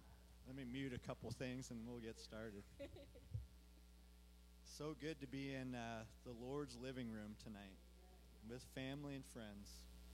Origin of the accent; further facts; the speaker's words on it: Minnesota, United States; I grew up in Minnesota, don't you know?